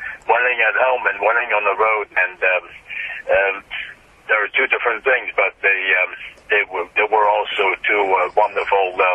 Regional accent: Montreal, Quebec, Canada; when I grew up in Montreal

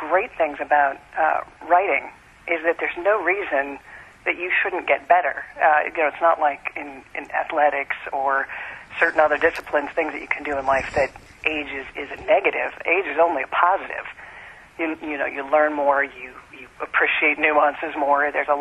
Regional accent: Washington, District of Columbia, United States; I grew up in the Washington, D.C. area.

